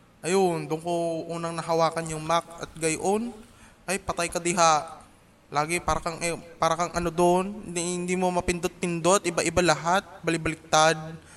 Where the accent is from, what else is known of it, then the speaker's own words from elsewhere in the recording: Manila, Metro Manila, Philippines; Nawala yung purong taga Maynila ko, kumbaga, ay naging purong Tagalog na ako.